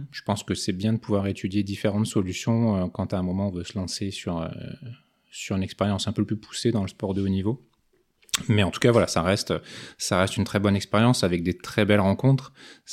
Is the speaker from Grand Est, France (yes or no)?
yes; Grand Est, France; also born or lived in Bas-Rhin; Donc je suis né dans le Bas-Rhin. Alors rapidement, on a déménagé dans le Haut-Rhin. Donc j'ai grandi dans un petit village en Alsace.